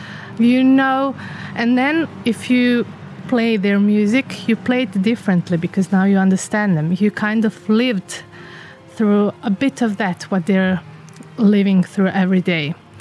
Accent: Bosnia & Herzegovina; English is a second language; And here I am from Bosnia.

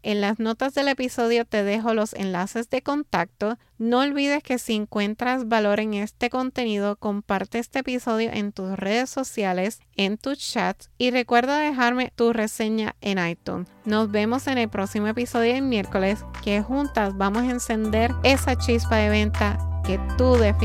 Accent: Ponce, Puerto Rico; also born or lived in San Juan; now in Los Angeles, United States; soy nacida en San Juan, Puerto Rico, aunque crecí en la ciudad señorial de Ponce. En estos momentos me encuentro viviendo en Los Ángeles, California.

